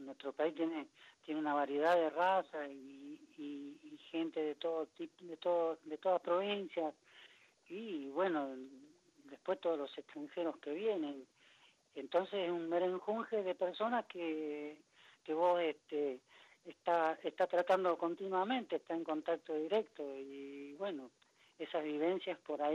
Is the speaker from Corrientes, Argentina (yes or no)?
yes; Corrientes, Argentina; now in Esquel, Argentina; distante de mi lugar de origen, digamos, soy correntino, y no es por mandarme la parte, pero nací allá y bueno, por cuestiones de la vida estamos por estos hermosos lugares de la Patagonia.